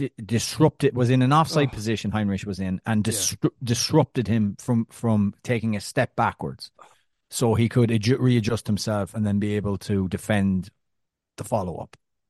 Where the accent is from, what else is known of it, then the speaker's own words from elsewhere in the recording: England, United Kingdom; They pointed that out, but as an English person, that's a huge number.